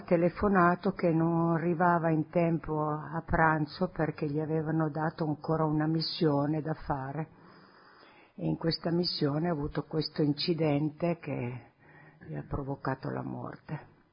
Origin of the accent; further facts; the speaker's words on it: Canale, Piedmont, Italy; noi siamo di Canale.